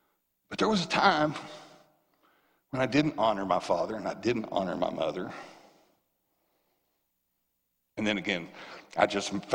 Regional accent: the South, United States; hey, man, I'm from the South, and I'm pretty slow.

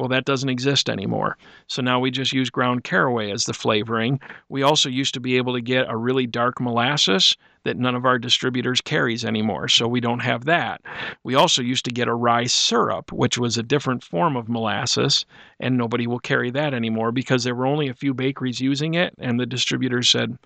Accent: Allen Park, Michigan, United States; I grew up in the Allen Park area, right over by Rogers School.

